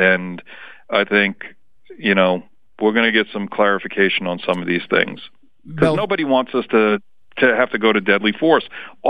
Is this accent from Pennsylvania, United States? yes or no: no; New York, United States; I grew up in New York, which is considered the melting pot of the world